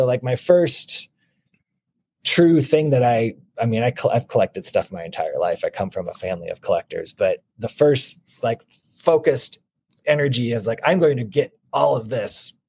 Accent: Madison, Wisconsin, United States; the FM station in my hometown in Madison.

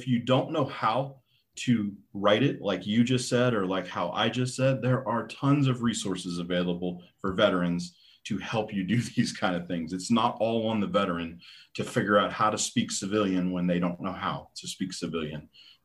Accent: East Coast, United States; now in Phoenix, United States; I'm from the East Coast originally, but we had decided we wanted to stay in Phoenix and we were going to be here.

